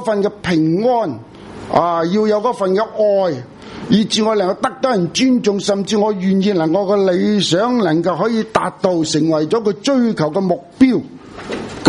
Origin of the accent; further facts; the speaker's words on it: Hong Kong; 可能我们香港人比较需要的